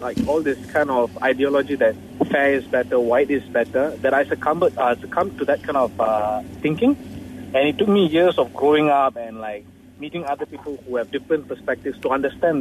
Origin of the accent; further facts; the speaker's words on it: India; I'm an Indian guy, and when I was young, I was succumbed to that, like the beauty factor of white.